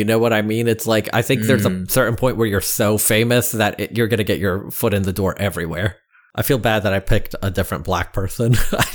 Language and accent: English; Iowa, United States; Yeah, I'm from Iowa.